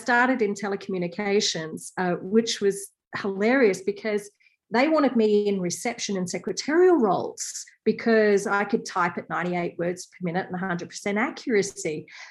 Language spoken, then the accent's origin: English; Australia; now in France; I am an Aussie, born and bred.